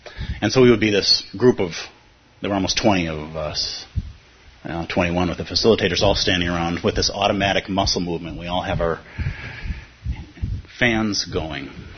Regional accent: Minnesota, United States; And I'm a Minnesota guy, and I'm of Irish and German ancestry.

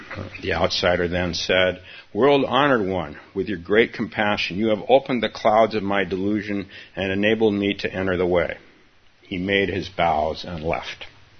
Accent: Palo Alto, California, United States; Even in 2009, maybe not in my hometown of Palo Alto, but in this town, we're still the outsiders.

